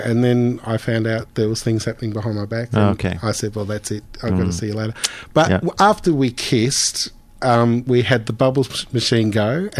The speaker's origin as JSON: {"language": "English", "country": "Australia", "said": "because we're Aussie."}